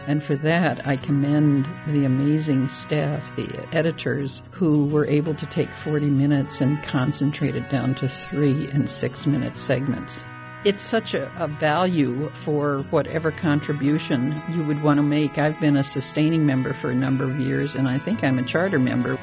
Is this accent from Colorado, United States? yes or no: no; Bismarck, North Dakota, United States; from Bismarck, North Dakota.